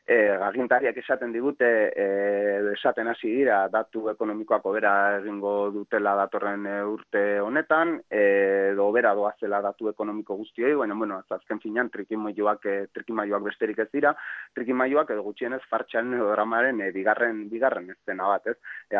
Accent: San Sebastián, Basque Country, Spain; ni Donostiarra naiz

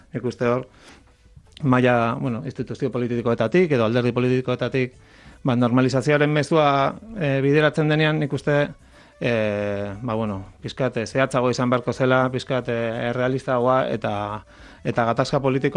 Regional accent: Barakaldo, Basque Country, Spain; nire herrian bertan, oso gertutik ezagutzen dugun egoera da, 15.000 pertsona lanik gabe daudela

